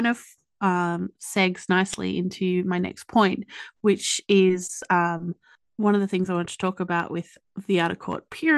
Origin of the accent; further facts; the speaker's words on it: Australia; accent: Australian; I'm going to really try to watch my lazy Australian accent.